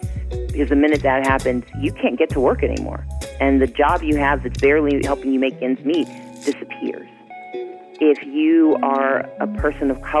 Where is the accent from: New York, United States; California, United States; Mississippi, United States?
Mississippi, United States; I grew up poor in Mississippi.